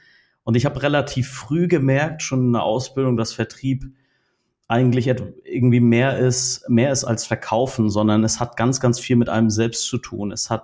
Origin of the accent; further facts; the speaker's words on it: Northern Germany, Germany; 35 Jahre, bin aus Norddeutschland